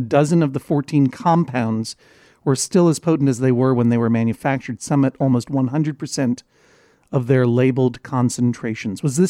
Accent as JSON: {"language": "English", "town": "Brookline", "region": "Massachusetts", "country": "United States", "tie": "born or raised there", "said": "That was pure pandering to this court because Brookline is my hometown."}